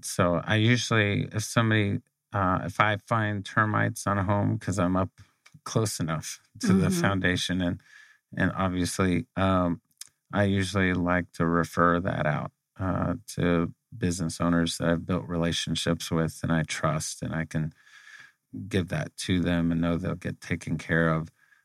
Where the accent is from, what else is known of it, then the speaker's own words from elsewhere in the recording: Arlington, Texas, United States; born there; also born or lived in El Paso; That's part of the story, I guess, is we were in El Paso, Texas. I was born in Arlington, Texas, and my dad worked for IBM.